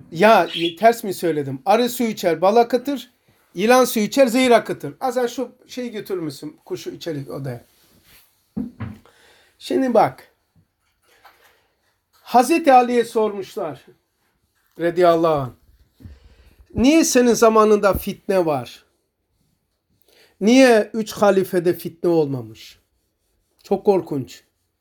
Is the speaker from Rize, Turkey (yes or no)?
yes; Rize, Turkey; Biliyorsun ben Rizeliyim.